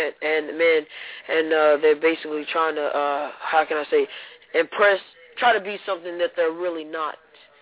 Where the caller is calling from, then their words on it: Nashville, Tennessee, United States; How you doing? I'm calling from Nashville, Tennessee.